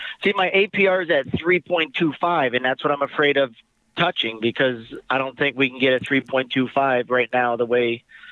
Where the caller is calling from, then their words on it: Fillmore, United States; Fillmore.